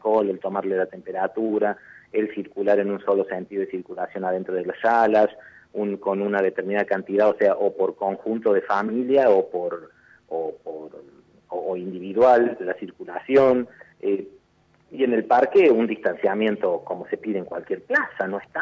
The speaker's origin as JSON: {"language": "Spanish", "town": "La Para", "region": "Córdoba", "country": "Argentina", "tie": "born or raised there", "said": "Por ejemplo, en mi pueblo, en La Para, el museo local abre de lunes a viernes para consultas"}